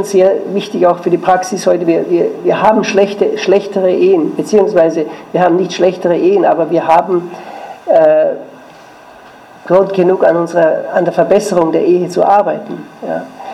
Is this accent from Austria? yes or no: yes; Austria; now in Switzerland; Also ich bin Österreicher. Ich komme aber aus der Schweiz. Moment. Meine Frau ist Schweizerin und wir wohnen seit 17 Jahren in der Schweiz.